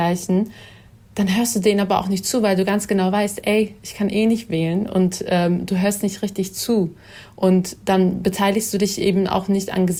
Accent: Bremen, Germany; Ich persönlich, also ich komme aus Bremen.

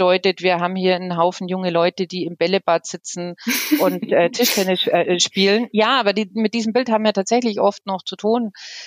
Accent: Bavaria, Germany; ich bin ja auch nicht gebürtige Allgäuerin. Also ich komme ja nicht daher. Ich komme aus einer anderen Provinz, aus Niederbayern.

